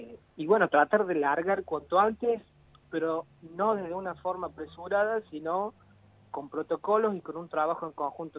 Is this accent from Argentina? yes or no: yes; Argentina; la característica que tenemos nosotros como argentinos de ser muy unidos a la hora de los festejos.